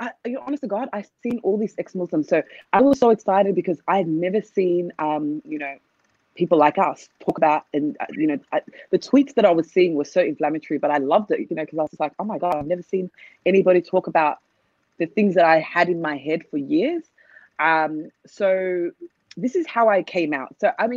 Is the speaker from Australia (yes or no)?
yes; Australia; I was born and raised in Australia.